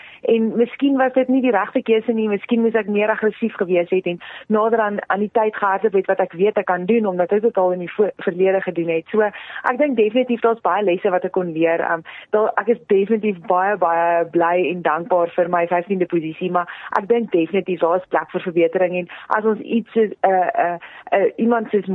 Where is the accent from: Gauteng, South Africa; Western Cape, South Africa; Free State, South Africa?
Free State, South Africa; gebore en groot geword daar in die Vrystaat, dit was definitief nie op my plan vir my toekoms nie